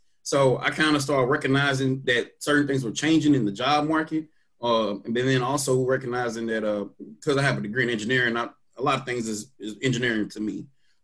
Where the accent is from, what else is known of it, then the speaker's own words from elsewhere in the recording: St. Louis, Missouri, United States; I was born and raised in St. Louis, but I'm born and raised in like unincorporated St. Louis.